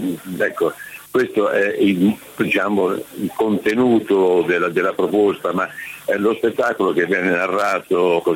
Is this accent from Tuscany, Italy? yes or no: yes; Tuscany, Italy; dobbiamo fare con da buon toscani dell'ironia su questo fatto